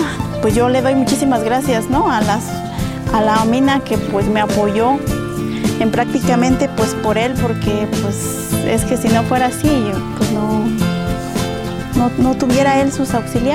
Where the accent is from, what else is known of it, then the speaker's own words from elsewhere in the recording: San José del Progreso, Oaxaca, Mexico; soy de San José del Progreso.